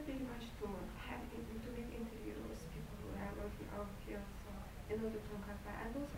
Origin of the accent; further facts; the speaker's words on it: Azerbaijan; I am from Azerbaijan.